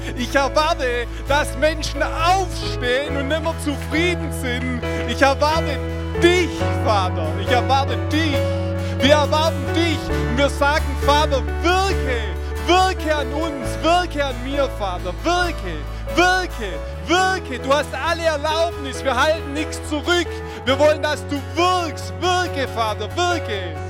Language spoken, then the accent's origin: German; Aalen, Baden-Württemberg, Germany; ein paar von euch kennen mich. Ich komme aus Aalen